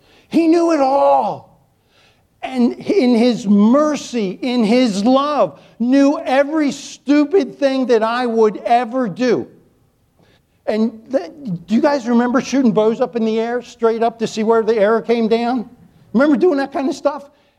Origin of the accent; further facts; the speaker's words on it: Chesapeake Bay, United States; I grew up on the Chesapeake Bay. You get in deep weeds, you ain't going very far.